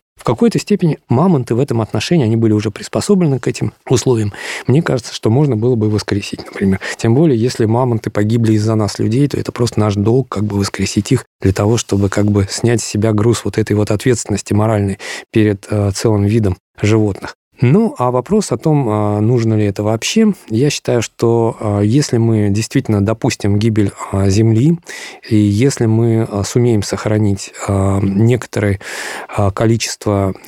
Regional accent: Pushchino, Moscow Oblast, Russia; Вот в Пущино, откуда я родом

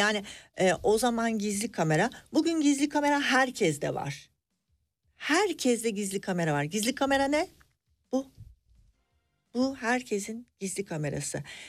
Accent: Berlin, Germany; moved away as an adult; now in Turkey; benim büyüdüğüm yer Berlin. Duvarın kenarında büyüdüm. Çocukluğum orada geçti. İşçi bir ailesinin çocuğu olarak orada yuvaya gittim. Yuvada Almanca öğrendim. Ondan sonra ana sınıf, ilkokul, orta, lise derken gimnazyumdan sonra tekrar Türkiye'ye geldim.

